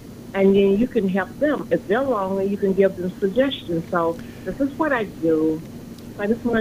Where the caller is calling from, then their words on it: Brooklyn, New York, United States; Brooklyn.